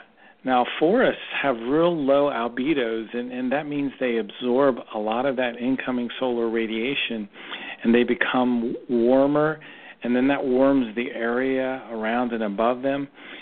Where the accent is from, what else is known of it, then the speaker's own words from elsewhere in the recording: Cincinnati, Ohio, United States; But I grew up in Cincinnati, and I can remember not seeing the forest